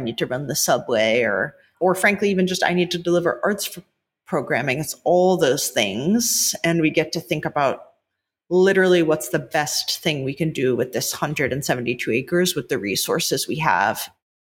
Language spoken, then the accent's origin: English; New York, United States; When I was a kid growing up in New York, I had never heard of, let alone been to Governor's Island.